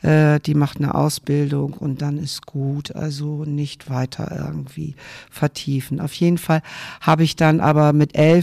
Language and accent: German; Northern Germany, Germany; first language Low German; German is a second language; Ja, ich bin sehr ländlich aufgewachsen, konnte bis zur Einschulung gar kein Hochdeutsch. Meine Muttersprache ist Plattdeutsch, muttersprachlich gesehen, und dann habe ich Hochdeutsch in der Schule gelernt.